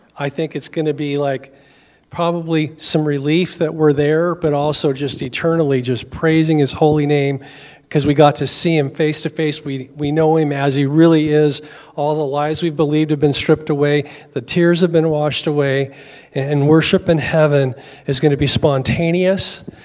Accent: Astoria, United States; When we remember this Baptist church I grew up in Astoria, I don't remember their new name.

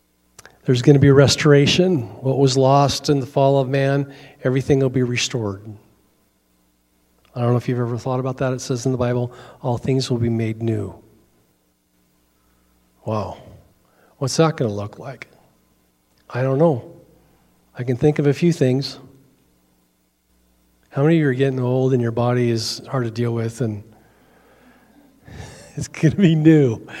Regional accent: Astoria, United States; When we remember this Baptist church I grew up in Astoria, I don't remember their new name.

